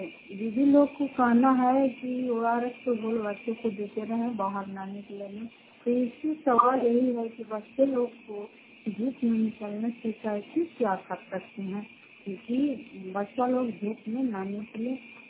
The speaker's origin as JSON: {"language": "Hindi", "town": "Makrauta", "region": "Bihar", "country": "India", "said": "घर पति ऐसी संचार मकड़ौता जिला नालंदा प्रांत ब्लॉक की निवासी हूँ"}